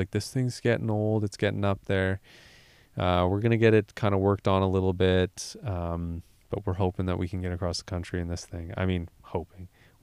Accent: Canada; I'm Canadian. My partner's Canadian. We crossed the border 2 days ago and we are driving.

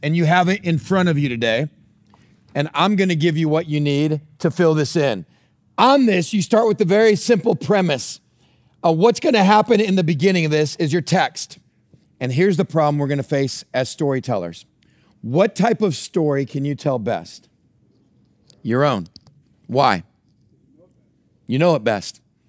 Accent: Texas, United States; I told my stories of growing up in West Texas with a bunch of bonehead brothers.

